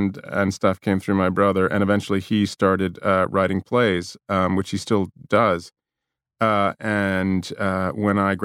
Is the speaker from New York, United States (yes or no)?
yes; New York, United States; So I'm New Yorker, but sort of mid-Atlantic in education.